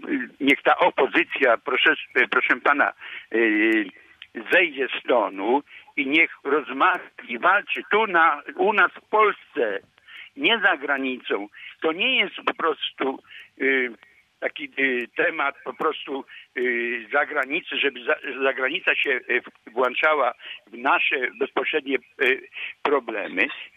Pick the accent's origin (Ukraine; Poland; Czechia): Poland; Lower Silesian Voivodeship; now in Tarnów Jezierny, Poland; Ja dzwonię z Tarnowa Jeziornego. Pochodzę po prostu z Dolnego Śląska jako górnik